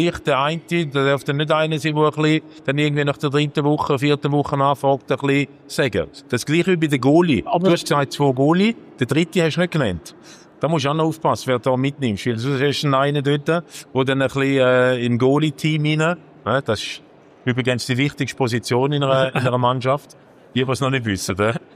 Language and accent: German; Thurgau, Switzerland; ich bin auch kein Walliser, ich bin Thurgauer